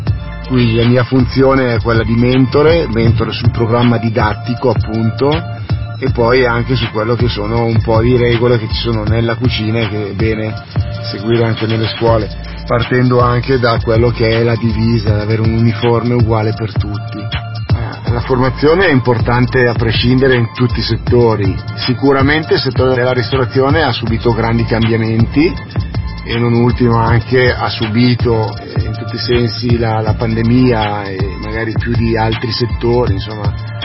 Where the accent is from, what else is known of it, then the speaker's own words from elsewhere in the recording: Cornaredo, Lombardy, Italy; Cornaredo è appunto a Cornaredo, per cui la mia città, il mio paese dove ho sempre vissuto e dove sono tornato più o meno 20 anni fa per aprire il mio ristorante.